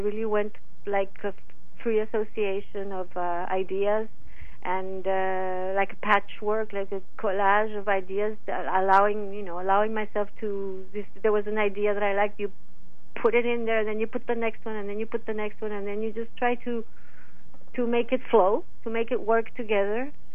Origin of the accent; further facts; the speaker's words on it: Colombia; Because I come from South America. I come from Colombia.